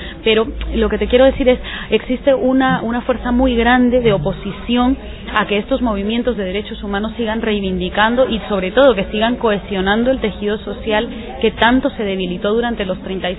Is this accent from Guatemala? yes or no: yes; Guatemala; now in Spain; lo que estamos haciendo como guatemaltecas en España